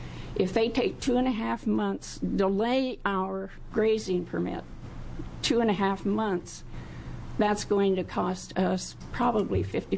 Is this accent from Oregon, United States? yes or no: yes; Drewsey, Oregon, United States; I'm quite out of my element. I'm a rancher from Druzy, Oregon.